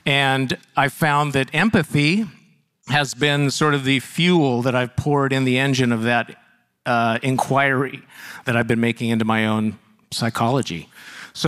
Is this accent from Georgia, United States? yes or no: no; Yarrow Point, Washington, United States; me as a tiny child in suburban Seattle. I grew up on Yarrow Point, one of the little points on the other side of the 520 bridge.